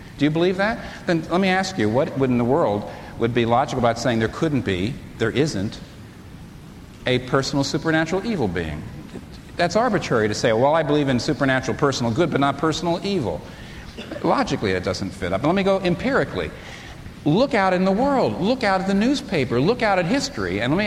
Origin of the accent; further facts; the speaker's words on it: New York, United States; I'm a New Yorker. I'm not naive. I am sophisticated.